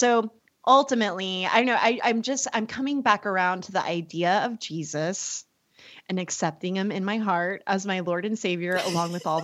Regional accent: United States; born there; I was born in America where Christianity is dominant

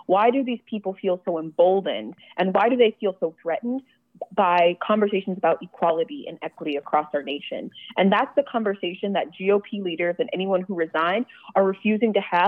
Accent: the South, United States; now in Providence, United States; I grew up in the South, and I also was a high school teacher in New Bedford, Mass, and have worked in Rhode Island schools as well here in Providence.

